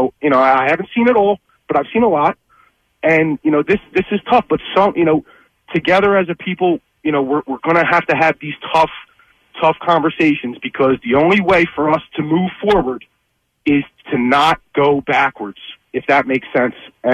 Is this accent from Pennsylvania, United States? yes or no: yes; Philadelphia, Pennsylvania, United States; I grew up in Northeast Philly. You know, like I said, I was born in 1980.